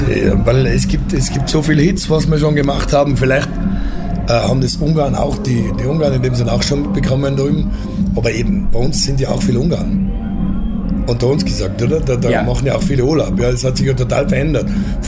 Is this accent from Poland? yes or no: no; Tyrol, Austria; Wow, ich komme aus Tirol, das ist im Westen von Österreich.